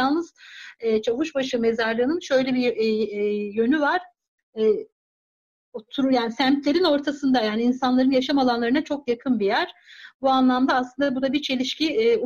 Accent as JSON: {"language": "Turkish", "town": "Dersim", "region": "Tunceli Province", "country": "Turkey", "said": "Ben Dersimliyim. Bunu paylaşmak istiyorum."}